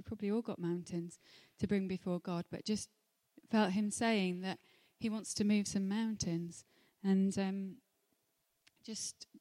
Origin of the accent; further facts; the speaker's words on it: Llangynwyd, Wales, United Kingdom; I grew up in Llangynnedd across the mountain, and you know, all the mountains around